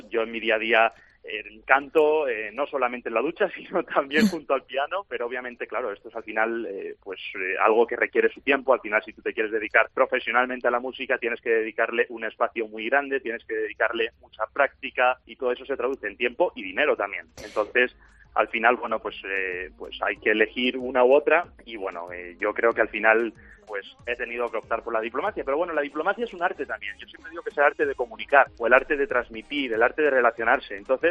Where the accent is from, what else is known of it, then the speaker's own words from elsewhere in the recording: Spain; yo expresé un poco mi preocupación como joven español